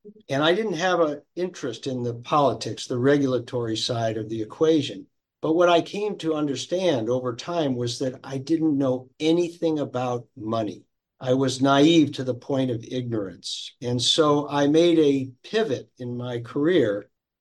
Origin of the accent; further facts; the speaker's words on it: Milford, Connecticut, United States; Well, I grew up in Connecticut on the ocean. We lived in a little town called Milford and on Long Island Sound.